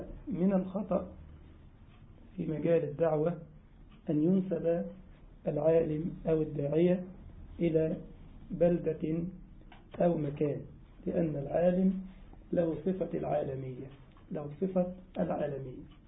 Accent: Egypt; وطبعا زول عندهم زي يا راجل عندنا في مصر او يا اخي

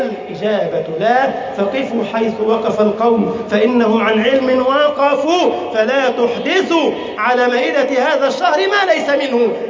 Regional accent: Egypt; أمن بلدنا مصر يا أكرم الأكرمين. اللهم اجعل بلدنا مصر أمناً أماناً

